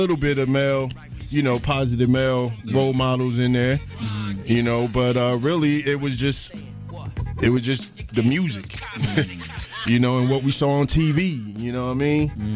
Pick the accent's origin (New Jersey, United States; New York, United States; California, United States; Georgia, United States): New Jersey, United States; And in dream sheet, you know, I'm from Jersey, right out.